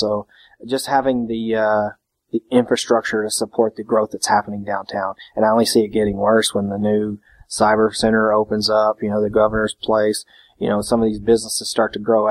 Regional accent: the South, United States; moved away; I mean, I'm from the South originally. I moved away. I spent most of my life away from the South, and coming back, it's just been very refreshing.

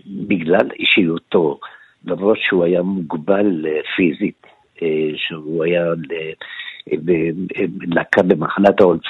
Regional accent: Jerusalem, Jerusalem District, Israel; אנחנו גדלנו באותו רחוב בשכונת מופררה. אנחנו כמעט בני אותו גיל

